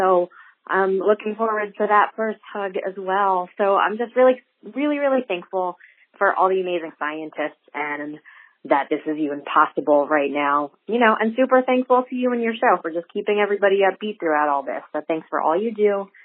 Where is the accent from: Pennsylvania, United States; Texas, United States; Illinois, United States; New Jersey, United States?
New Jersey, United States; My name is … I'm from New Jersey.